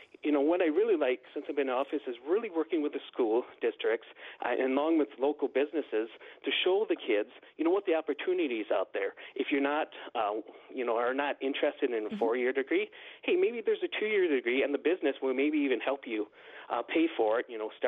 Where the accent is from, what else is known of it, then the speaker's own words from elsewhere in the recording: Bloomer, Wisconsin, United States; I grew up in Bloomer, went to UW-Stout, met my wife, and came to Bloomer and started a family